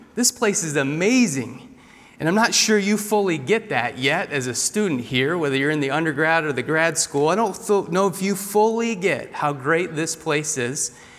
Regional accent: Michigan, United States; now in South Carolina, United States; Well, my wife and I came from Michigan to South Carolina to go to seminary here, and we had to change some language.

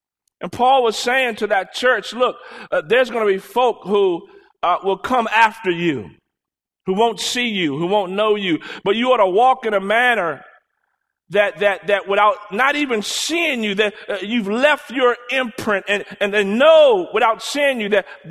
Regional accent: Washington, District of Columbia, United States; what I experienced growing up in Washington, D.C. when it would snow heavily during the winter months.

